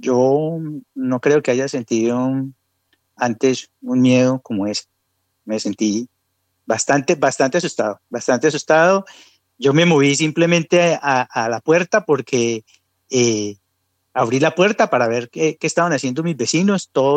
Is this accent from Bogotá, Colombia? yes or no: no; Bucaramanga, Santander, Colombia; Yo soy de Bucaramanga, mi familia todavía es de Bucaramanga y todavía viven mis hermanos y mi mamá todavía vive en Bucaramanga.